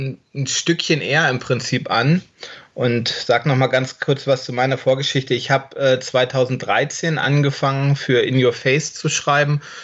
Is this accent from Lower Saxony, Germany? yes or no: yes; Lower Saxony, Germany; 39 Jahre alt, ich komme aus der Region Hannover.